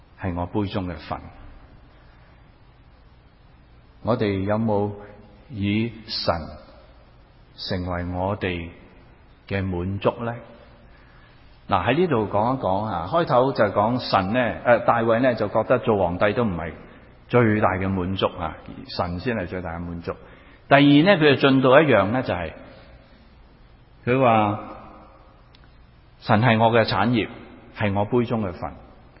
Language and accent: Cantonese; Hong Kong; 这个心态是我初初由香港移民过来的时候的心态。我在香港的时候住了太多年的高层大厦了。